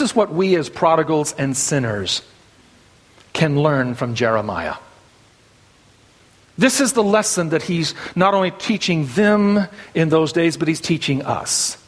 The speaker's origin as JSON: {"language": "English", "region": "Arkansas", "country": "United States", "tie": "born or raised there", "said": "I was raised back in Arkansas, and one of the mottos that we had back when I was a kid, being raised in those hills and hollers back there, is, you know, we Arkies may not always be right, but we ain't never wrong."}